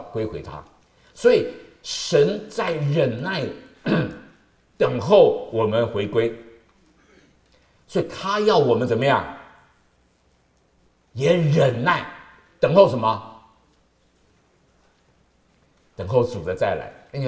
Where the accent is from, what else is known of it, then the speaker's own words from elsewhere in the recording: Taiwan; now in United States; 我在台湾长大，台湾人这么多这么小啊，然后我是住在城市里面，住在公寓里面